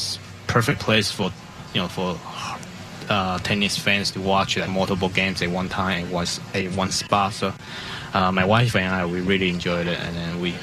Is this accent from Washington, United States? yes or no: yes; Seattle, Washington, United States; Well, I'm from Seattle, so yeah. I'm a little bit biased.